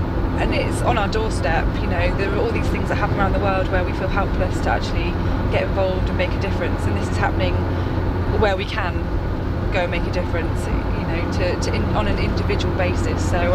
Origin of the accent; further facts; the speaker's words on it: Broadtown, South West England, United Kingdom; I'm from Broadtown.